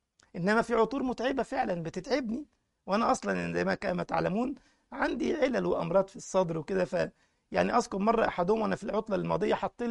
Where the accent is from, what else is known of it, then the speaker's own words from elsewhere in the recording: Egypt; ولابس القميص الأبيض، عندنا في مصر مش هنا طبعا